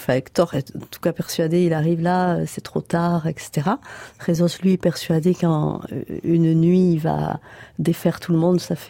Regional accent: Nouvelle-Aquitaine, France; Donc je suis, j'ai grandi dans les Landes, c'est à côté, mais n'empêche que c'est pas l'identité basque comme on l'entend.

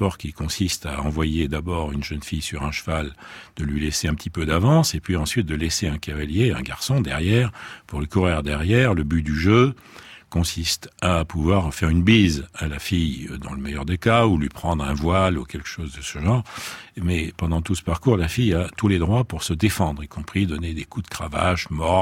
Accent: Paris, Île-de-France, France; born there; je suis né à Paris. Bien que je sois né il y a très très longtemps

